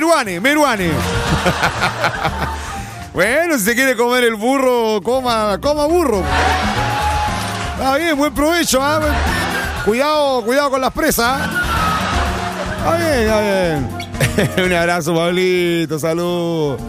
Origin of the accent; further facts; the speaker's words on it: Chile; Somos chilenos.